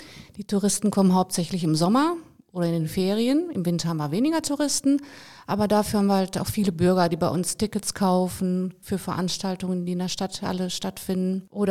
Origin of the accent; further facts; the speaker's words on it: Olpe, North Rhine-Westphalia, Germany; born there; Ich bin tatsächlich in Olpe geboren, wohne aber in Attendorn-Weschede mit meinem Mann und meinen beiden Kindern.